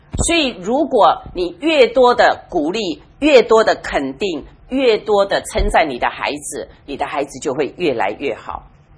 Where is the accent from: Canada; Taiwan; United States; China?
China